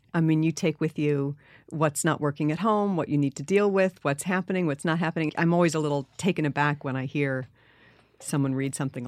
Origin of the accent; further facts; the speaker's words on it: New York City, New York, United States; So, you know, museums were sort of, it's a great thing about growing up in New York City.